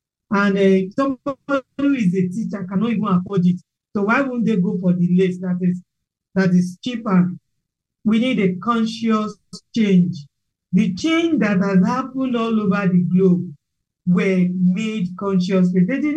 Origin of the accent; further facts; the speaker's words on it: Ibadan, Oyo, Nigeria; because I grew up in Ibadan